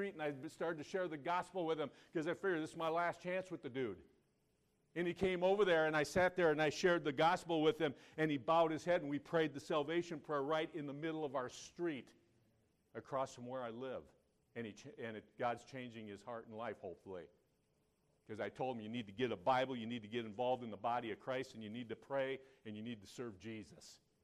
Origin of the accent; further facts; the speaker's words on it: United States; But I told him, I'm here from America to give you good news.